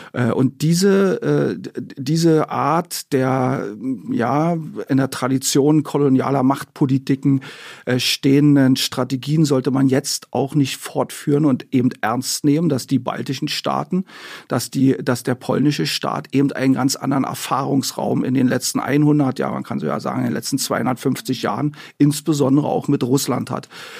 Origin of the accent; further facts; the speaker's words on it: Germany; wofür ich mich als Deutscher schäme gegenüber den Ukrainerinnen und Ukrainern